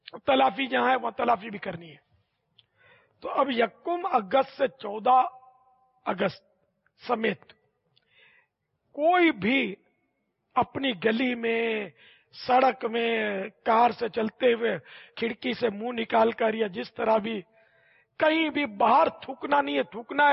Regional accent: Karachi, Sindh, Pakistan; born there; میں تو اصلاً نسلاً ان مانو کر پاکستانی ہوں کہ میں تو پیدا ہی پاکستان میں ہوا ہوں، باب المدینہ میں پیدا ہوں، کراچی کی پیدائش ہے میری

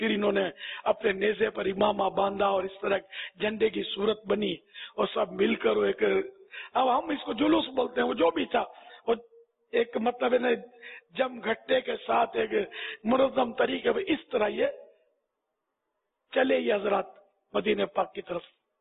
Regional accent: Karachi, Sindh, Pakistan; born there; میں تو پیدا ہی پاکستان, اصلی پاکستانی ہوں, کراچی میں پیدا ہوا ہوں.

